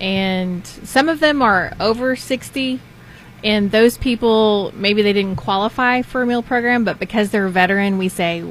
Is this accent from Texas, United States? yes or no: yes; Houston, Texas, United States; born or raised there